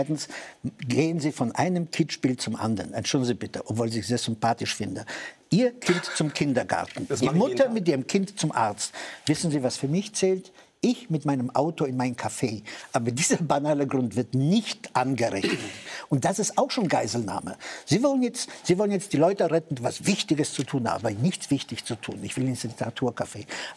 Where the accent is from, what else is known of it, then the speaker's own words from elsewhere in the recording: Cologne, North Rhine-Westphalia, Germany; Ich bin in Köln am Rande des Ruhrgebiets groß geworden.